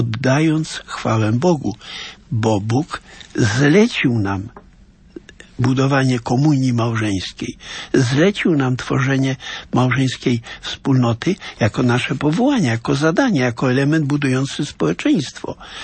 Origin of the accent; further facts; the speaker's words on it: Lublin Voivodeship, Poland; w środowisku, w którym się wychowałem, a więc w diecezji lubelskiej, na wsi, ludzie mówili prosto